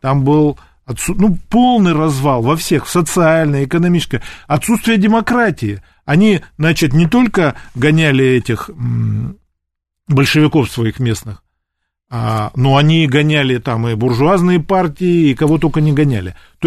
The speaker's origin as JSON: {"language": "Russian", "town": "Tuapse", "region": "Krasnodar Krai", "country": "Russia", "tie": "born or raised there", "said": "захватили Сочинский район, кстати говоря, мой родной город Туапсе."}